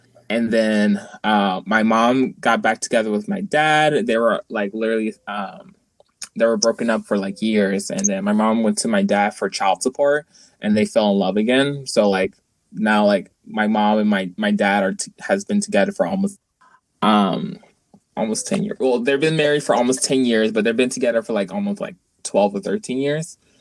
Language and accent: English; Jacksonville, Florida, United States; I lived here all of my life. I was born and raised. I literally lived like almost everywhere like here in Jacksonville. I grew up in the Arlington area.